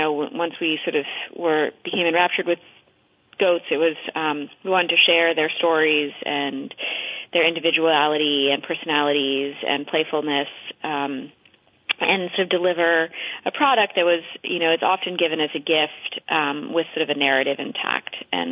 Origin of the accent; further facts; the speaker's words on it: Manhattan, New York, United States; also born or lived in Vermont; I came from Manhattan, so no. I'd been in Vermont for about 10 years before that, but there was no farming blood in my lineage.